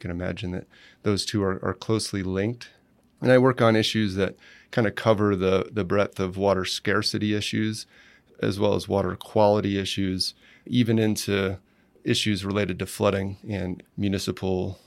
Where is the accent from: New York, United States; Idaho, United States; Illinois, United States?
New York, United States; Rochester; now in Colorado, United States; which is a bit closer to my hometown of Rochester, New York, where I grew up.